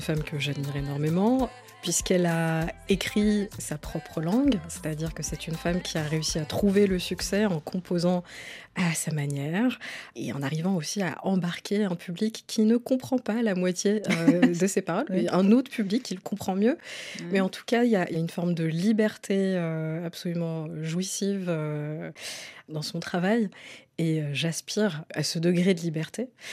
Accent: France; first language ar; French is a second language; Je suis arrivée avec une langue que je maîtrisais, qui était la seule langue que je parlais, l'arabe. Et j'ai grandi en France

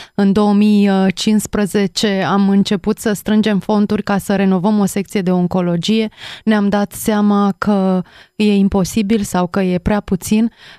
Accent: Romania; e pentru prima dată când spun că sunt mândră că sunt româncă

